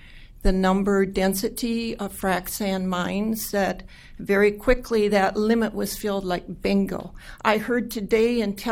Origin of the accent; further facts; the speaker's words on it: Minnesota, United States; I am from Karst Country, from beautiful southeastern Minnesota, and from the tropical sector of the state.